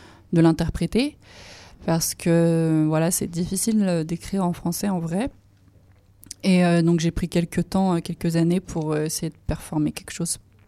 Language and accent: French; Lyon, Auvergne-Rhône-Alpes, France; moved away as an adult; now in Paris, France; Ouais, du coup, moi, je suis née à Lyon, j'ai grandi jusqu'à mes 18 ans. Et ensuite, je suis partie à Paris